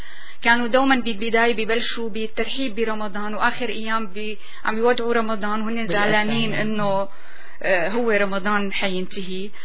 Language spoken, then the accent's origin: Arabic; Damascus, Damascus Governorate, Syria; بس أنا اليوم رح خص بالذكر مدينة دمشق لأنه هي مدينتي، أنا ولدت وترعرعت فيها